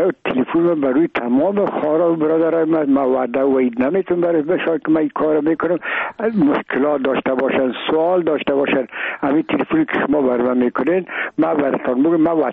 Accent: Afghanistan

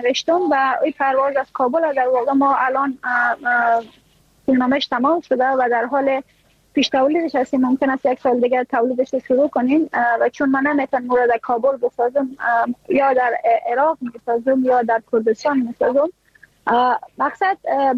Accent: Afghanistan; moved away as an adult; ما اگر از افغانستان بر آمدیم

